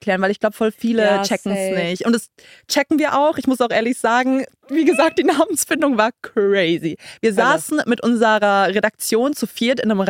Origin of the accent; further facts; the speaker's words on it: Karlsruhe, Baden-Württemberg, Germany; now in Cologne, Germany; ich bin 24 und ich stehe dazu. Wir kommen ursprünglich beide aus Karlsruhe, beziehungsweise so Umgebung, und sind jetzt zusammen nach Köln gezogen, in unsere Traumwohnung.